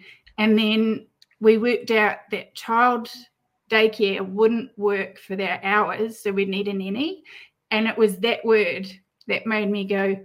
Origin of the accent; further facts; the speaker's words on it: New Zealand; And I'm a Kiwi girl.